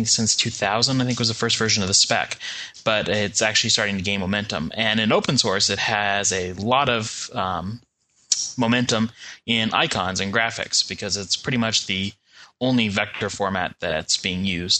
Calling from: Sherman, Texas, United States; North of Dallas in Sherman, Texas.

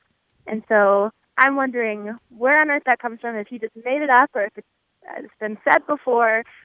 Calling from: Denver, Colorado, United States; I'm calling from Denver, Colorado.

